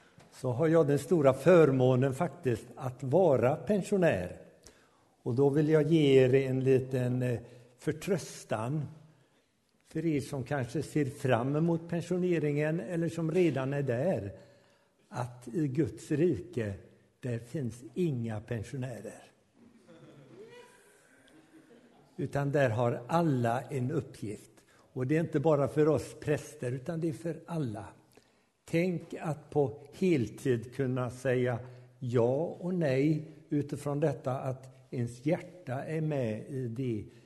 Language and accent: Swedish; Dyrön, Västra Götaland County, Sweden; utan jag är faktiskt bohuslänning. Kommer från en liten ö som heter Dyrön.